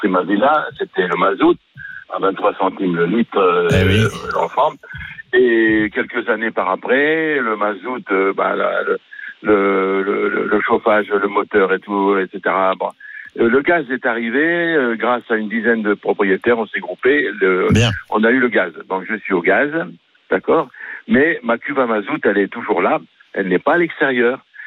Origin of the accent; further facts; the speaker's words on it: Hauts-de-France, France; Et puis, pourtant, je suis du Nord, mais enfin.